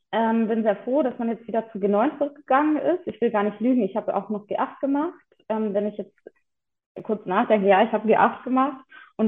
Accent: North Rhine-Westphalia, Germany; ich komme aus NRW.

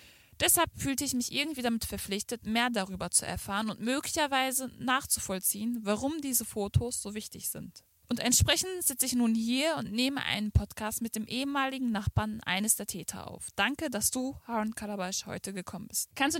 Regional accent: Gladbeck, North Rhine-Westphalia, Germany; Ich komme aus Gladbeck und im Alltag hier spürt man kaum Auswirkungen von der Geiselnahme.

